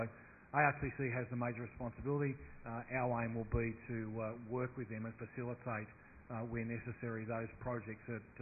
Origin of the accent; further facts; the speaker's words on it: Wollongong, New South Wales, Australia; you and I come from Wollongong